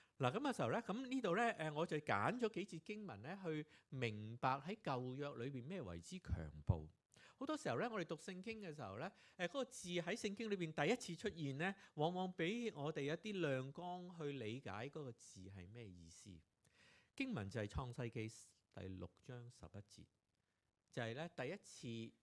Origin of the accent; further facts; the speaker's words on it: China; 即系我哋中国人古代社会都系啦。